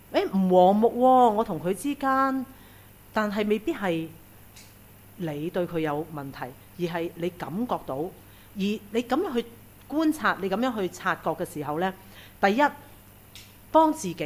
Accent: China; 我們中國人最厲害就是國家自掃門前雪

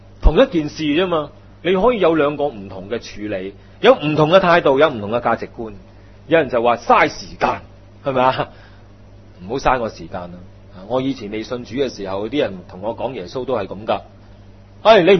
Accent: China; 我哋中国人有句说话咧，误导咗好多人

